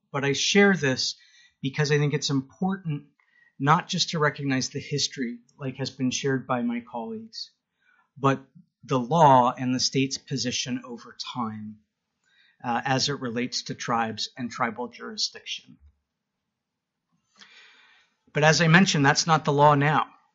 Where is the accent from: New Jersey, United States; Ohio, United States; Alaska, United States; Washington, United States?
Alaska, United States; Fairbanks; also born or lived in Anchorage; I was born in Anchorage, grew up in Fairbanks, and my father's side of the family is from Kodiak. So I'm a tribal citizen at Woody Island. And I came home 10 years ago